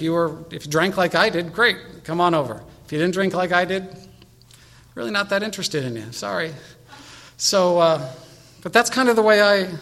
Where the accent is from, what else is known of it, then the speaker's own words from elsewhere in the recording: Northridge, California, United States; I grew up in the Northridge area, so immediately, you know, curious about my family. My parents were still in the same house that I grew up